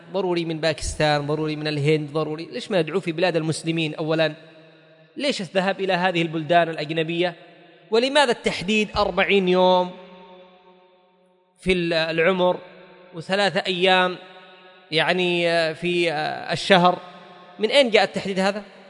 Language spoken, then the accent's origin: Arabic; Yemen; هي موجودة حتى عندنا في اليمن،